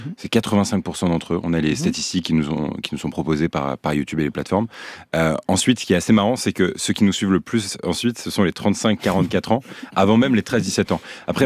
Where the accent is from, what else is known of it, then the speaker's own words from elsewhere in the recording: northern France, France; Moi je viens du nord de la France